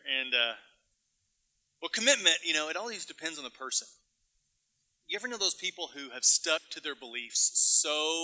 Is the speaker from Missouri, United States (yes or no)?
no; Arlington, Texas, United States; now in Houston, United States; I grew up in Arlington. And even though I moved to Houston, I love the Texans.